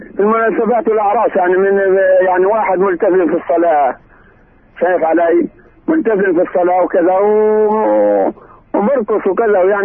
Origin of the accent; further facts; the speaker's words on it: Deir Abu Mash'al, West Bank, Palestine; من دير أبو مشعل.